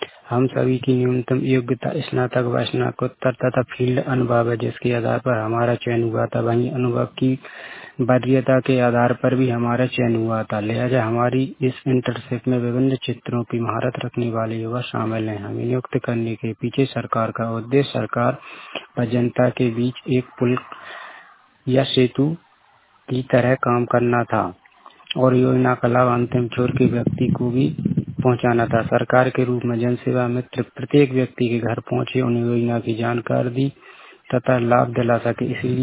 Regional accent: Sarkandi, Madhya Pradesh, India; मैं ग्राम सरकंडी तहसील करवाई जिला विदिशा का रहने वाला हूँ।

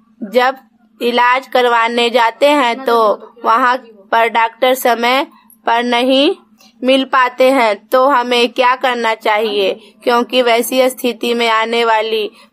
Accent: Nawada, Bihar, India; मैं नवादा जिला की रहने वाली हूँ। मैं एक महिला हूँ तथा मेरा उम्र 32 वर्ष, मेरा पिन कोड संख्या 8051 09 है

